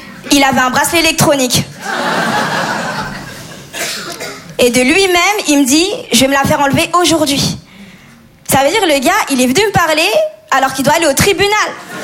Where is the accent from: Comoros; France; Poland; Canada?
Comoros; Je suis comorienne, mauresse malgache. C'est des îles dans l'océan Indien. Ce qui explique mon teint aussi.